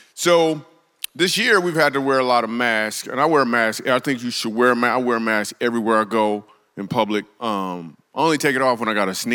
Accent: Grand Rapids, Michigan, United States; I grew up in Grand Rapids, Michigan. And the only place I can get on stage at that had an open mic was in Lansing, Michigan.

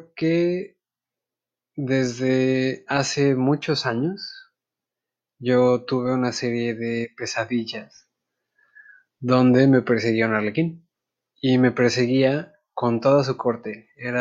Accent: Mexico; first language English; Spanish is a second language; Mi pretexto es que mi mamá es jamaicana y que el inglés es el primer idioma que aprendí. Pero me crié en México

